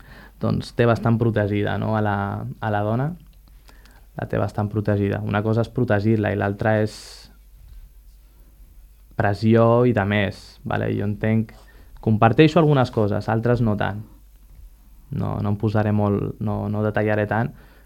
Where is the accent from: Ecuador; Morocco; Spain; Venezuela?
Morocco; Tangier, Tanger-Tetouan-Al Hoceima; Som del nord del Marroc, de Tànger, no sé si us sona, al nord del Marroc. I bueno, ara a Tànger la veritat és que per dir-ho d'alguna manera està bastant occidentalitzat